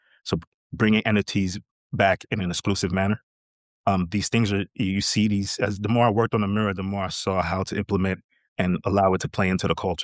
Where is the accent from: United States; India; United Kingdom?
United States; New York; So growing up in New York, you're embedded in culture.